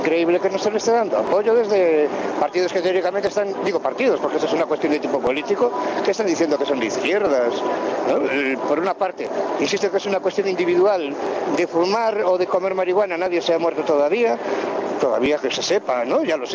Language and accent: Spanish; Vigo, Galicia, Spain; Bueno, Vigo es en Galicia, de la colonia del noroeste.